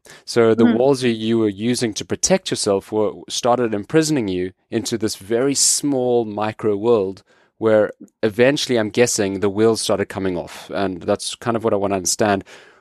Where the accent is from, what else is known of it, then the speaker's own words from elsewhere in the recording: South Africa; You know, like I come from South Africa, which is not a safe country at all.